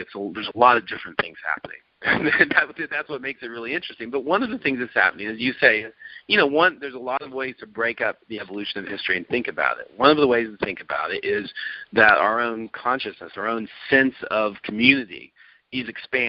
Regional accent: United States; I still consider myself an American. I am an American. I'm culturally conditioned by being America. I'm sometimes proud of my country.

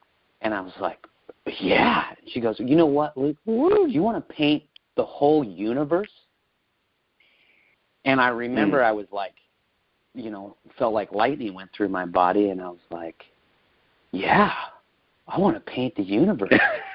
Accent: Washington, United States; growing up in Washington in the country, that name became Reynolds.

